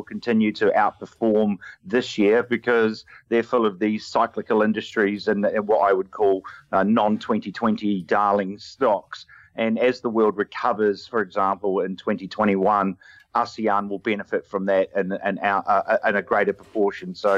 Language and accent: English; New Zealand; As a Kiwi